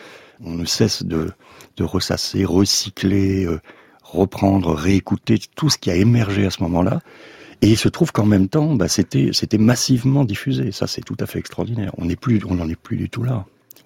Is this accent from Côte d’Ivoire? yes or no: no; Sainte-Marie-aux-Mines, Grand Est, France; à Sainte-Marie-aux-Mines, dans cette ville natale, dans ma ville natale